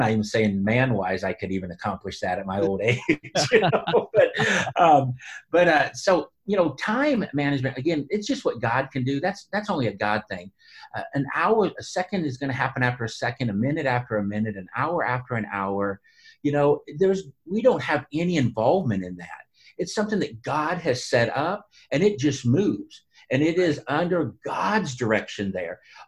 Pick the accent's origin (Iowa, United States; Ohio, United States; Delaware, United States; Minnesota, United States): Iowa, United States; Des Moines; now in Independence, United States; We came from Des Moines, Iowa, which is my home, and now we're here in Kentucky, Independence, Kentucky